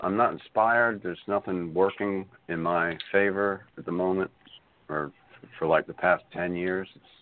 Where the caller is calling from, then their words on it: Wilmington, North Carolina, United States; I'm calling from Wilmington, North Carolina.